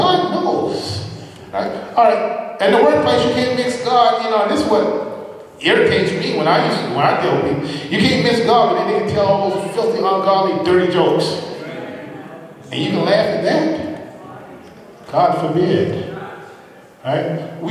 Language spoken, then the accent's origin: English; the South, United States; Now, what as a kid growing up, you know, I grew up in the South.